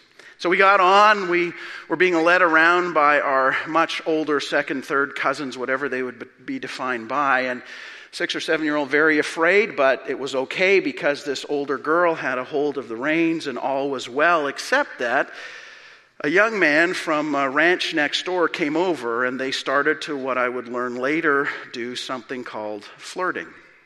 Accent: Calgary, Alberta, Canada; When I was significantly younger, born and raised in Calgary, Alberta

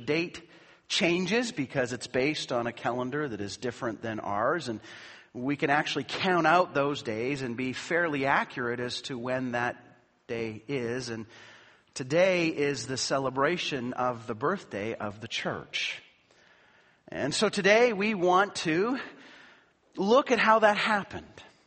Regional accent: Canada; And I celebrate being Canadian, and I celebrate being a part of Canada Day.

